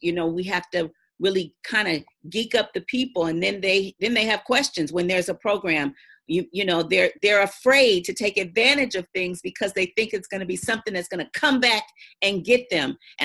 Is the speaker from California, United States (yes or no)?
yes; Los Angeles, California, United States; I grew up in Los Angeles